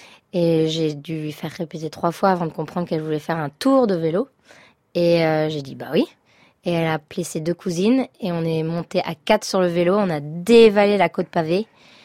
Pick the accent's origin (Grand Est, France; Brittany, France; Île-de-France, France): Île-de-France, France; Samois-sur-Seine; J'ai grandi à Samois-sur-Seine.